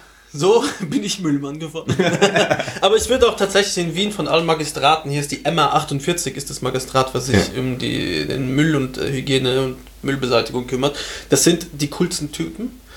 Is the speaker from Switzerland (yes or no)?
no; Luxembourg; Aber bei uns in Luxemburg ist halt dieser Nikolaus, eben das Gläschen heißt das bei uns